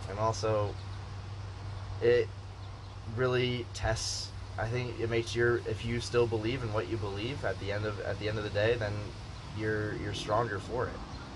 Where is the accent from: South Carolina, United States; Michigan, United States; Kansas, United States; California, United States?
Michigan, United States; Tecumseh; I grew up in Tecumseh, Michigan, and I didn't have a lot of variety of people.